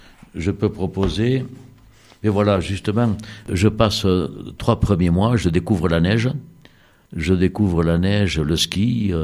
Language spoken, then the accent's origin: French; Nouvelle-Aquitaine, France; mon enfance rurale basco-béarnaise dans les Pyrénées.